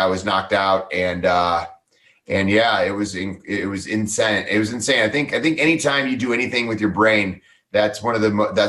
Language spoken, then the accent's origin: English; Parma, Ohio, United States; Like, I'm from Parma, Ohio. When you're from Parma, Ohio, you know, you go to college, you get it after college, you go back home, you get a job